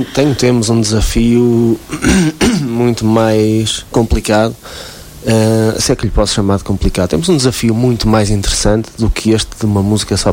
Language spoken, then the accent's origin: Portuguese; Portugal; E graças a Deus somos portugueses.